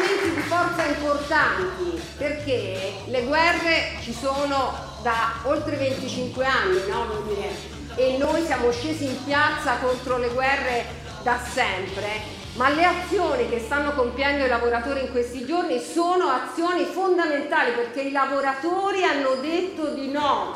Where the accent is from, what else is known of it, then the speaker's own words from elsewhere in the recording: Pisa, Tuscany, Italy; Ma io vengo appunto da Pisa.